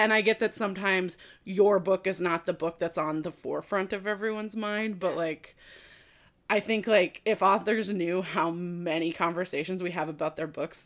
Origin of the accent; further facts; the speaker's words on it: Santa Cruz, California, United States; I grew up in Santa Cruz, California